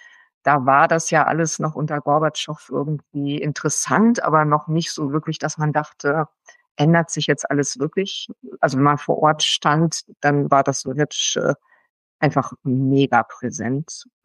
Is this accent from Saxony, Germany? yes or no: no; North Rhine-Westphalia, Germany; moved away as an adult; now in Berlin, Germany; dass ich quasi zum Studium weg bin aus Ostwestfalen und nach Berlin gegangen bin.